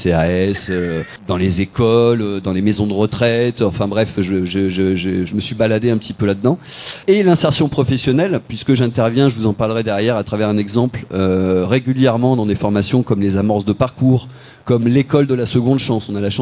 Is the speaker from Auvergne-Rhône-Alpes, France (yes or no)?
yes; Lyon, Auvergne-Rhône-Alpes, France; moved away as an adult; now in Limoges, France; Moi, je suis lyonnais, ça fait plus de 20 ans que je suis à Limoges.